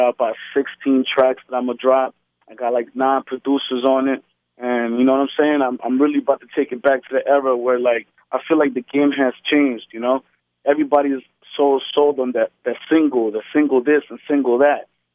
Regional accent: New York City, New York, United States; also born or lived in Quezaltepeque, El Salvador; my name raises from being born in Quesalte in La Libertad, you know what I'm saying, in El Salvador. And then coming over here and being raised in New York.

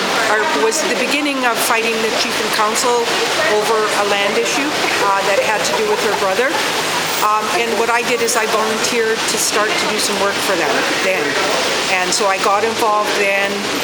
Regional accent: North Vancouver, British Columbia, Canada; also born or lived in Namu; I was born in Namu, and I was raised in North Vancouver, where my tribe is.

